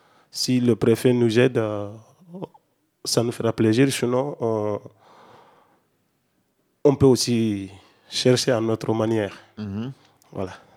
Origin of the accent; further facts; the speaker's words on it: Mali; now in France; Pourquoi je suis malien, Mali, ça fait partie des pays qui sont colonisés par la France.